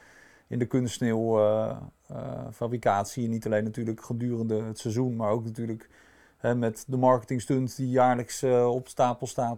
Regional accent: Netherlands; En in Kierberg komen we als Nederlanders natuurlijk bijzonder graag met de bijbehorende apenski.

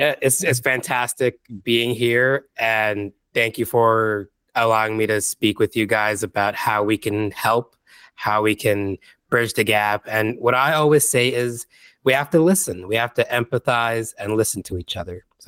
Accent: New York City, New York, United States; I'm from New York City myself. So I grew up right next to a synagogue.

